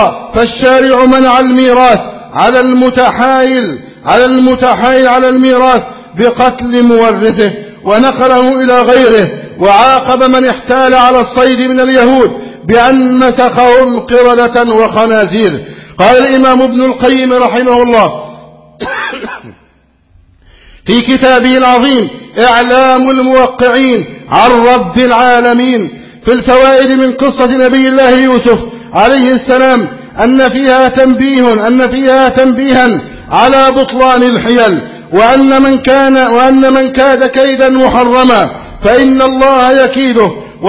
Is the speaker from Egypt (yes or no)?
yes; Egypt; اللهم احفظ بلدنا مصر أمنا أمانا.